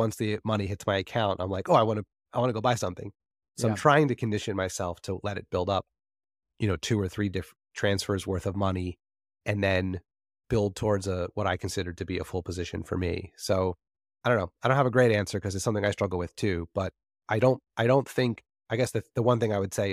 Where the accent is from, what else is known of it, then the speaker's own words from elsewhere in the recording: New Jersey, United States; And since I'm from New Jersey and I'm half Italian, I just figured I would read it with the accent.